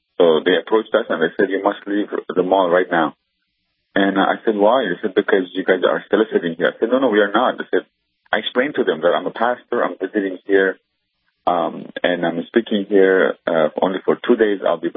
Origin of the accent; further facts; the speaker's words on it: Iran; English is a second language; moved away; I said, I'm from Iran originally. So they asked me whether I'm a Christian or if I'm Muslim. I said I used to be a Muslim, but I'm a Christian now.